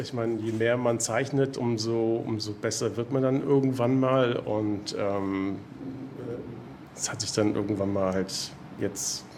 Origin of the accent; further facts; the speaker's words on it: Germany; born there; meine Wurzeln sind italienisch, aber ich bin hier in Deutschland geboren worden. Außer den Namen und Italienisch sprechen ist jetzt nicht viel übrig geblieben von dem Italienisch, sondern ich bin eher dann schon recht deutsch.